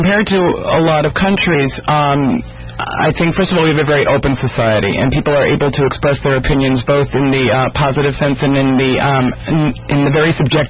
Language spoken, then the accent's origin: English; New York, United States; am Jewish, and when I decided to move there, I had all sorts of reactions from everybody. I knew, and I'm from New York